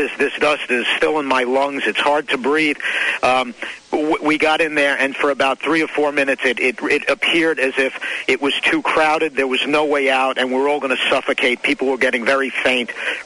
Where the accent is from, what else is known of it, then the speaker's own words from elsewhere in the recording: Glen Rock, New Jersey, United States; I ran into a gentleman from my hometown of Glen Rock, Stuart Morrell.